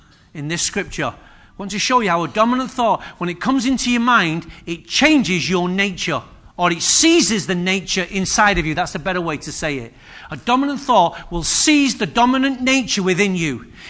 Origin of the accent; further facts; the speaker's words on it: Openshaw, North West England, United Kingdom; I'm glad I was born in Openshaw. To me, that's my version of Nazareth. No, in fact, the house I was born in, it had no internal doors.